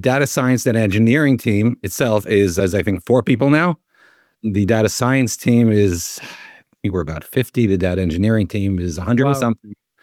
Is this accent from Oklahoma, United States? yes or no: no; New York, United States; now in Israel; I'm originally from New York. I'm living in Israel.